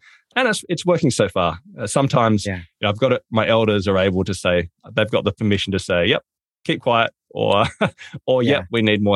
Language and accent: English; Australia; accent: Australian; So look, I'm from Australia. That's where the accent's from. I live in a place called Tasmania.